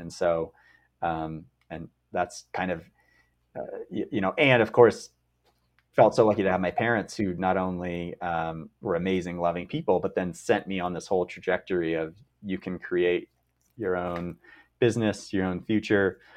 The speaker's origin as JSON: {"language": "English", "town": "Mill Valley", "region": "California", "country": "United States", "tie": "born or raised there", "said": "I felt really lucky to grow up in Mill Valley."}